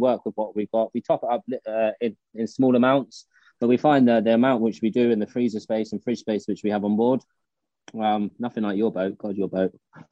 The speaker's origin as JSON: {"language": "English", "country": "Jamaica", "tie": "born or raised there", "said": "We grew up in Jamaica with my brother."}